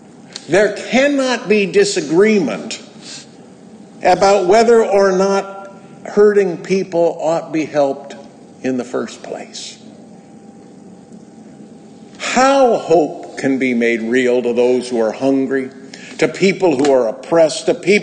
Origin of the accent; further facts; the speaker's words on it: California, United States; growing up in Burton Valley as I did